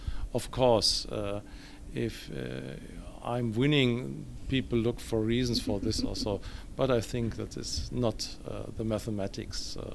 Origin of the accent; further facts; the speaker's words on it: Germany; English is a second language; I'm coming from Germany.